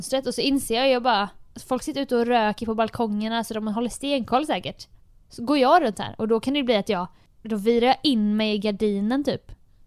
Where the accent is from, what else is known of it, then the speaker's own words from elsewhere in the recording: Jönköping, Jönköping County, Sweden; Så många gånger jag klättrat in genom olika fönster och klättrat på fasader och sånt hemma i Jönköping.